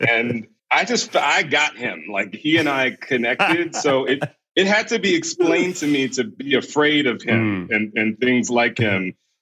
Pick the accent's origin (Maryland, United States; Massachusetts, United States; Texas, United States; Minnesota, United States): Texas, United States; Houston; I also, like, I grew up in Houston, Texas.